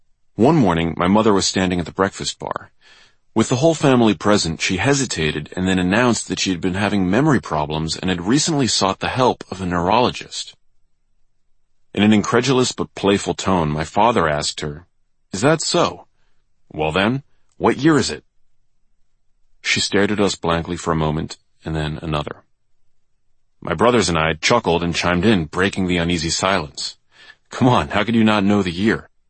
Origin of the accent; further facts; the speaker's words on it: New York, United States; a city I'd idolized as an MTV-watching teen growing up in New York